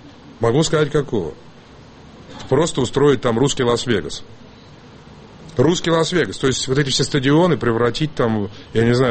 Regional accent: Sochi, Krasnodar Krai, Russia; Потому что я, как уроженец города Сочи, хочу вам сказать

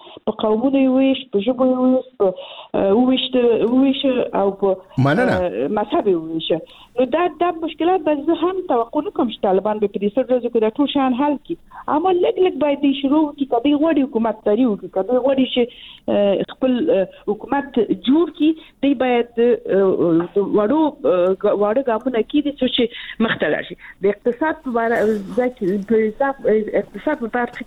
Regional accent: Balkh, Afghanistan; زه د بلخ ولایت یم

